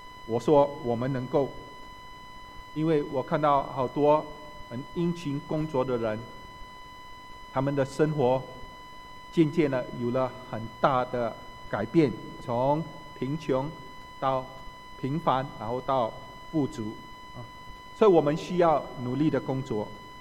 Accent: Singapore; 中国人，但我不是生在中国，我不是长在中国啊，我是新加坡出世，生长在新加坡，

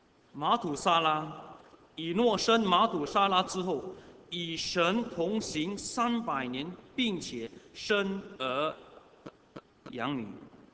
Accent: Singapore; 我们新加坡人哈，多少岁退休啊？

